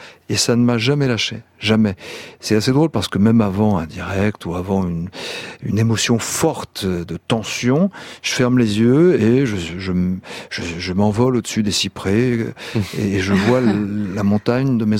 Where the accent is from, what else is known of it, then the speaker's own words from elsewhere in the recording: France; born there; c'est assez tard finalement que je me suis dit, mais je suis né en France. Mon pays, c'est la France.